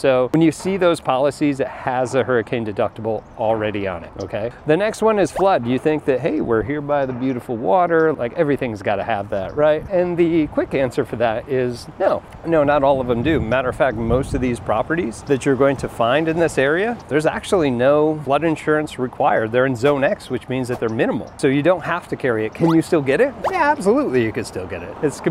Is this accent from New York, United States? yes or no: yes; New York, United States; I'm originally from New York. Don't hold that against me. But originally from New York, came down to this area, and the military brought me down here, funny enough.